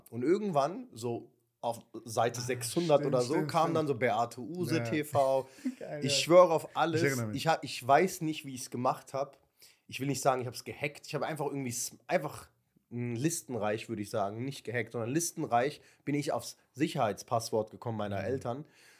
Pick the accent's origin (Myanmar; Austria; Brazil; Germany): Germany; Viernheim, Hesse; Ja, also auch da, wo ich herkomme, aus Viernheim, gab es eine Familie